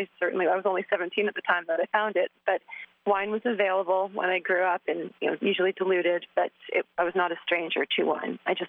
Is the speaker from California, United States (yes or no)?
yes; California, United States; So I was raised close to Sonoma County. I grew up in Marin County, which is just the north side of the Golden Gate Bridge.